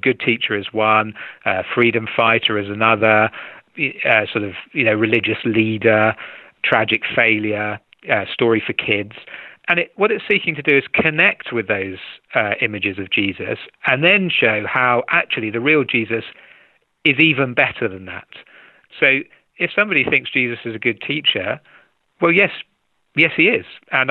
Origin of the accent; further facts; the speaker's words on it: England, United Kingdom; I'm English.